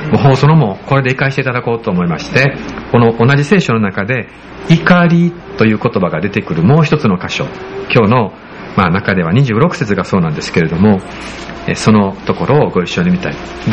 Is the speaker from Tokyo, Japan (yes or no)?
no; Kyoto, Japan; 私京都生まれなんですよね。京都市伏見区生まれで、母親は京都市の、上京区の育ちなんですけれども、